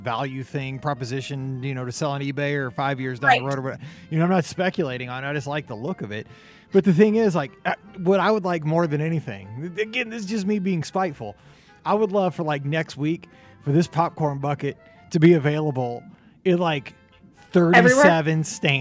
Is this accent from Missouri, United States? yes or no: yes; Missouri, United States; I'm from Missouri.